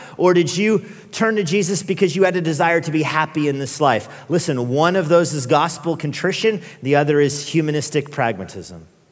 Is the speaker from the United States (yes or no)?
yes; Albuquerque, New Mexico, United States; As I mentioned last night, I'm from Albuquerque, and there was a police shooting there a couple weeks ago that perhaps you heard about in the news.